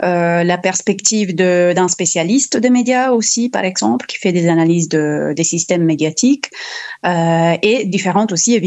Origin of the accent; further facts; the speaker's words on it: Italy; accent: Italian; French is a second language; je suis italienne et justement, je pense que mon accent m'est trahi, je vais faire de mon mieux, mais normalement les gens aiment l'accent italien, donc ça devrait aller. Et j'ai fait mes études en Italie, à Bologne